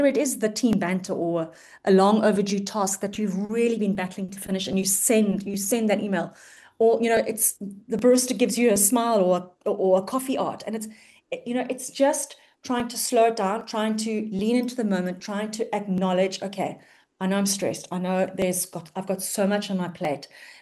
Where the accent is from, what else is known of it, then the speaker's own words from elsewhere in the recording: Cape Town, Western Cape, South Africa; I'm from Cape Town.